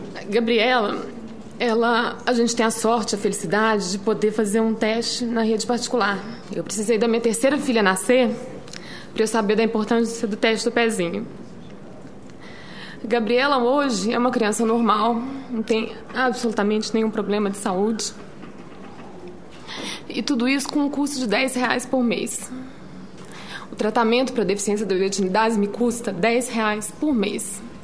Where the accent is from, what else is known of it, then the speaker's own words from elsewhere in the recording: Minas Gerais, Brazil; como mineira, sou mineira também